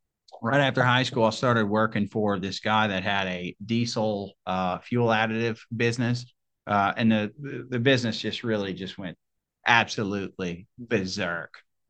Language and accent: English; Lafayette, Louisiana, United States; from Lafayette, Louisiana, born and raised in Cajun culture, not necessarily a Cajun, but by way of virtue, I'm here.